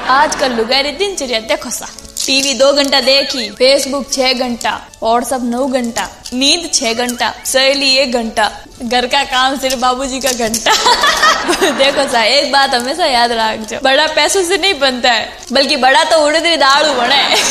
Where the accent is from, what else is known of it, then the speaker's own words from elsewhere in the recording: Rajasthan, India; देखो साहब, मैं मारवाड़ी लोग खाना खाने को पहले हाथ धोना जरूरी नहीं समझा